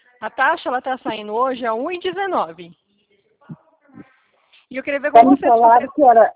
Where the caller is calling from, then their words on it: Presidente Prudente, São Paulo, Brazil; eu sou aqui de Presidente Prudente